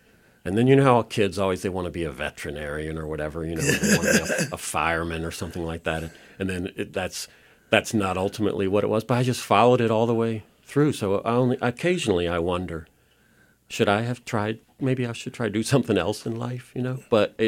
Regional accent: Suffolk, Virginia, United States; I grew up in Suffolk, Virginia.

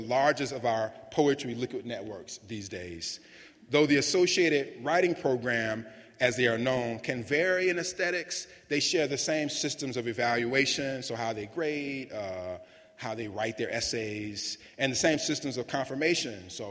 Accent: South Carolina, United States; moved away as an adult; also born or lived in Pittsburgh; At 22, I moved to Pittsburgh from South Carolina with almost no resources. I knew no one. I had nothing.

